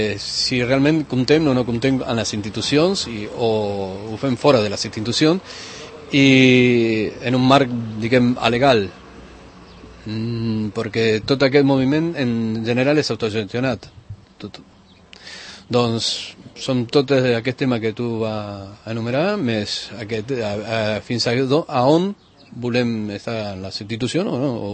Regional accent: Barcelona, Catalonia, Spain; jo soc de Barcelona, estic a Gràcia

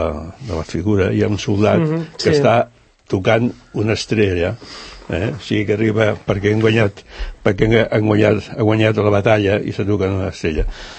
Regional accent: Barcelona, Catalonia, Spain; now in La Floresta, Spain; jo sóc de Gràcia. Jo he nascut a Gràcia, per tant em toco molt directament en aquest sentit. He viscut a Gràcia fins que vaig tenir 25 anys, quan em vaig casar i vaig venir a viure a la Floresta.

